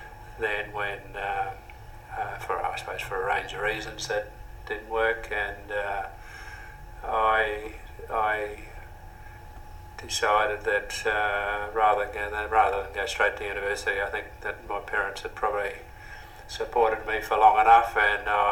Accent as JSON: {"language": "English", "town": "Melbourne", "region": "Victoria", "country": "Australia", "tie": "born or raised there", "said": "my family actually migrated here in 1956. They migrated to Melbourne, actually. So my family comes from Holland. So my education was firstly in Victoria, in Melbourne, primary Catholic primary school"}